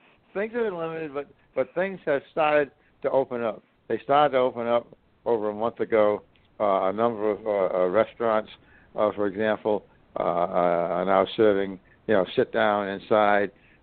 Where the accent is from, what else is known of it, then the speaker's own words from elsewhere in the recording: Rhode Island, United States; now in Boston, United States; So I grew up in Rhode Island. I went to work for the telephone company.